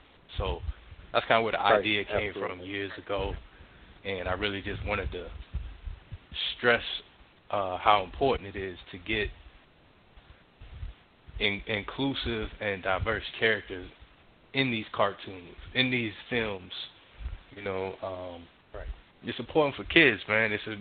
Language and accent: English; Miami, Florida, United States; born there; now in Atlanta, United States; I was born in Miami, Florida. I'm a military brat. I live in Atlanta, Georgia right now